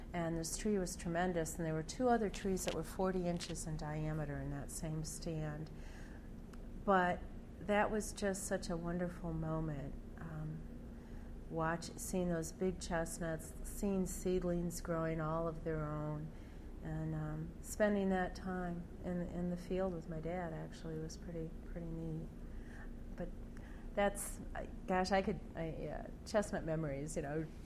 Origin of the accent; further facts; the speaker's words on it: Michigan, United States; Now, I grew up in Michigan, and we have big trees up there